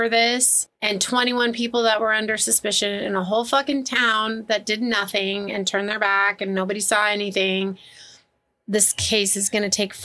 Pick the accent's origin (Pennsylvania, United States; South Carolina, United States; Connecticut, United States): South Carolina, United States; when I was a kid growing up in South Carolina, I got my birthday off of school because it was Robert E. Lee Day